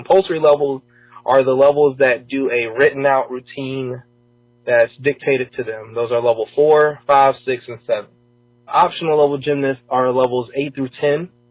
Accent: Atlanta, Georgia, United States; because I was born and raised in Atlanta, but after being down here for a couple of years

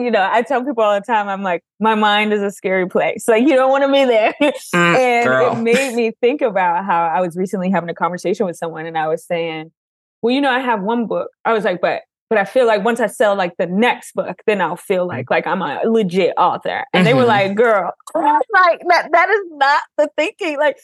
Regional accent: Philadelphia, Pennsylvania, United States; I'm from Philly. I'm from an urban city, you know

